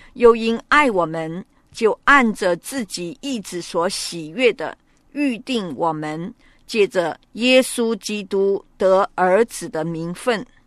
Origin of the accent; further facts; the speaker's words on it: China; 我们中国古代的皇帝都自称为天子